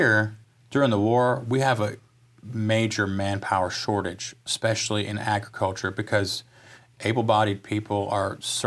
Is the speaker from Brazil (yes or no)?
no; Kentucky, United States; And I'm basically from Kentucky.